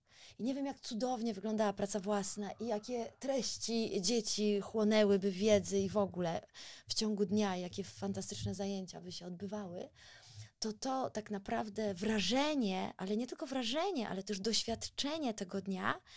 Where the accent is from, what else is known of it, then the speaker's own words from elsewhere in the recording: Warsaw, Masovian Voivodeship, Poland; o pracowni plastycznej pani Basi Szydelskiej na Żoliborzu w Warszawie. Ja pamiętam, bo tam całe moje dzieciństwo spędziłam w tej pracowni.